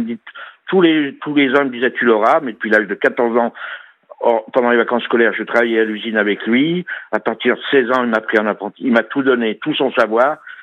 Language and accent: French; Lyon, Auvergne-Rhône-Alpes, France; puisque nous sommes lyonnais à la base